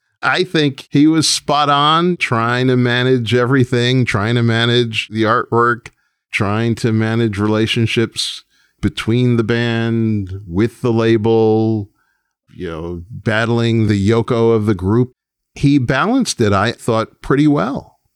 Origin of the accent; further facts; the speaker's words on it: New York, United States; It's very much a New York film as a New Yorker